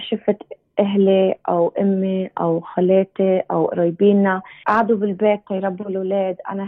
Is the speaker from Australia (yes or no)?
yes; Sydney, New South Wales, Australia; also born or lived in Lebanon; أنا عمري 39 وأنا خلقت بلبنان، بس أهلي إجوا على أستراليا مشان وقت الحرب وتربينا هون بأستراليا في سيدني.